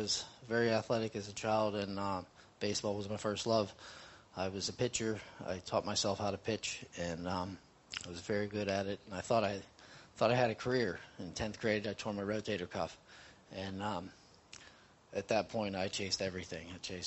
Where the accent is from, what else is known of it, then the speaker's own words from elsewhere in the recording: Pennsylvania, United States; I'm 41 years old, and I'm from Pennsylvania.